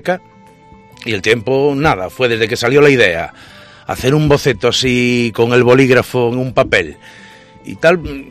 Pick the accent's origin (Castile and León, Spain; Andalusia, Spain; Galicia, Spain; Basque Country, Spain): Galicia, Spain; Fene; En mi tierra, en Fene, donde vivo, tenemos los asientos más duros del mundo